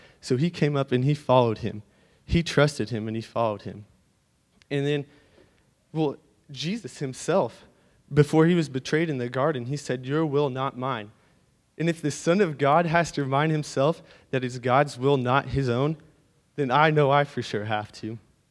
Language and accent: English; Columbia, Missouri, United States; born there; I guess my story begins when I was born in Columbia, Missouri.